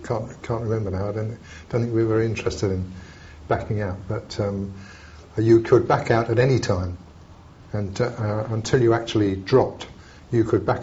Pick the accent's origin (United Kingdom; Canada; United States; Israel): United Kingdom; Watford, East of England; also born or lived in London; I'm a Cockney by birth, but lived most of my life in Watford in Hertfordshire until I moved to Portsmouth in 1962 to take up a new post.